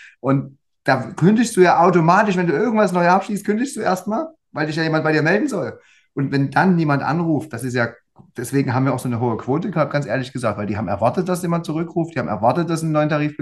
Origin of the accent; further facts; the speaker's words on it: East Germany, Germany; im Osten, da wo ich herkomme, da wird eher vermietet.